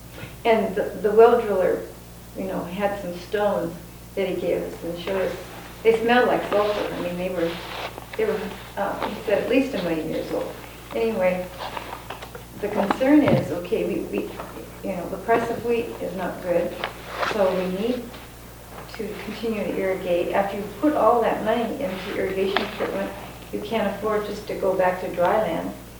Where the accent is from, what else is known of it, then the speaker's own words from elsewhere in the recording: Nebraska, United States; I'm from Nebraska, the Ogallala Aquifer goes to South Dakota.